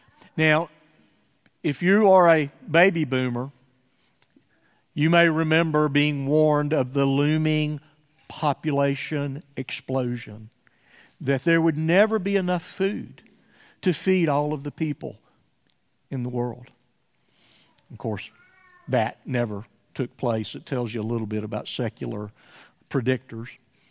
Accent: Somerville, Georgia, United States; And I think of those that I grew up in Somerville, Georgia, that they certainly could not have gone to the bank and borrowed money for a house in many of the early years of my life.

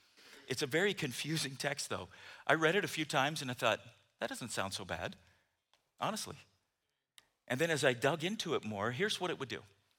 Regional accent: United States; but for me, growing up in America, you know, Roe versus Wade happened in 1973.

